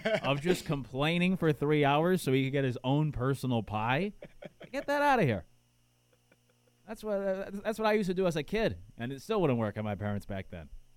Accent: Connecticut, United States; we grew up in Connecticut. We grew up Hartford Whalers fans.

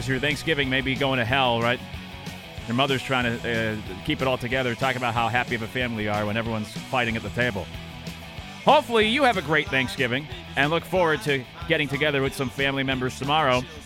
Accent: Connecticut, United States; you know I grew up in Connecticut.

